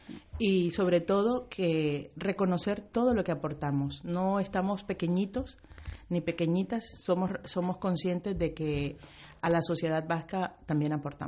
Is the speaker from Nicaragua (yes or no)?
yes; Nicaragua; Importante para nosotras como nicaragüense es recordar de dónde venimos